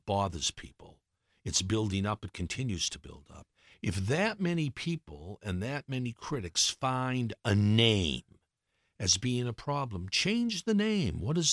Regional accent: Brockton, Massachusetts, United States; I grew up in Brockton in a very loving family with my brother and sister.

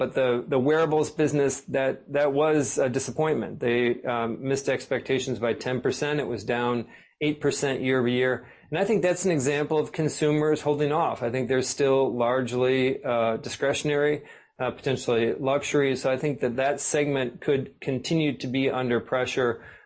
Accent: Midwest, United States; I never fully appreciated it being born and raised in the Midwest.

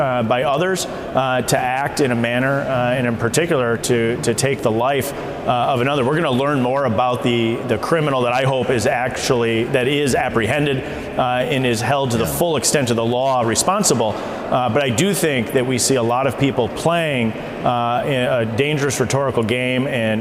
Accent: Wisconsin, United States; not only in Washington, D.C., but when they're home in my home state of Wisconsin or across the country.

